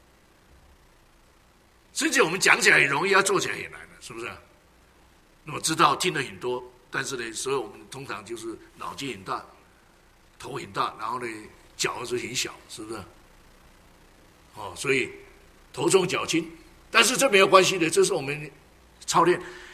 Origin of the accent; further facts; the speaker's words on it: China; 我们中国人早期的这哲学家